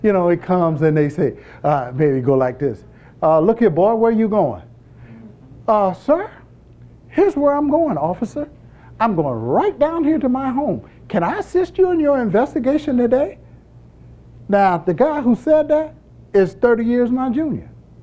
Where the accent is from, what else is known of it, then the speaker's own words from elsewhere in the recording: North Carolina, United States; When I was growing up in Harnett County in North Carolina